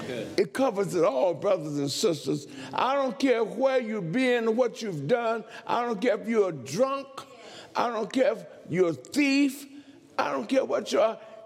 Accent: Macon, Georgia, United States; I'm from Macon, Georgia.

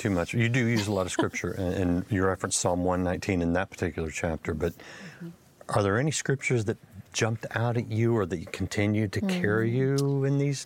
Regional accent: Texas, United States; and Texans are guilty of this. I am one of those, right? Because we're independent, right?

